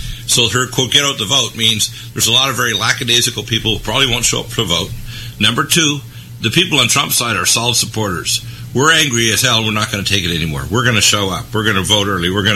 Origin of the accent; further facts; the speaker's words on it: United States; I mean, it's an embarrassment to me as an American that we let an individual like her.